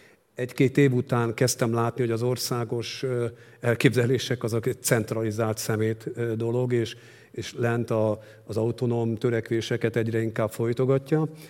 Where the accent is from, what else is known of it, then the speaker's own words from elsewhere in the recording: Székesfehérvár, Fejér, Hungary; Tehát az egy Orbán Viktor, ugyanabból a városból származunk, Székesfehérváron voltunk diákok